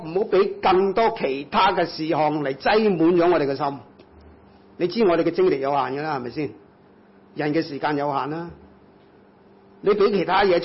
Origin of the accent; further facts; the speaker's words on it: Hong Kong; 你早点回家就好，我们香港人文化不同